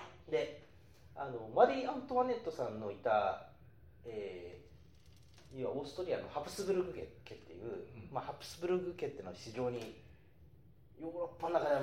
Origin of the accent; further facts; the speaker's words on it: Kitami, Hokkaido, Japan; 僕北海道の北の、それ北見の出身なんですよ僕。